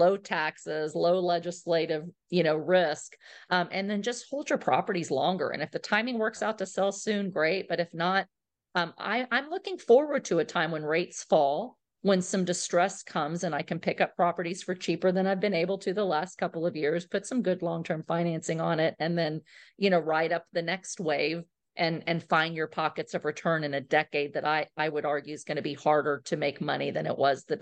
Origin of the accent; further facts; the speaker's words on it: Texas, United States; And I'm from Texas. I love Texas.